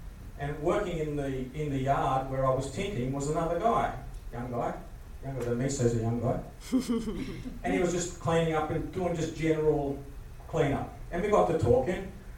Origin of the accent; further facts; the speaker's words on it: Australia; If I said, g'day, mate, they would have known, well, I'm an Aussie, right?